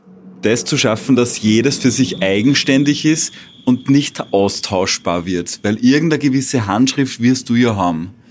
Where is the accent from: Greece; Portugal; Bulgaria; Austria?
Austria; Upper Austria; Wir sind am Attersee aufgewachsen.